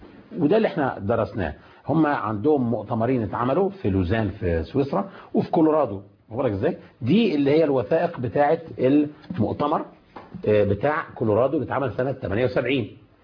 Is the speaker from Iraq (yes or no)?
no; Egypt